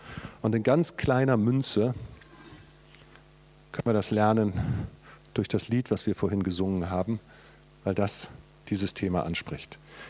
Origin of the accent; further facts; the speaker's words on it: Germany; Und ich sitze da als Deutscher und denke, Mann, ist der schlau.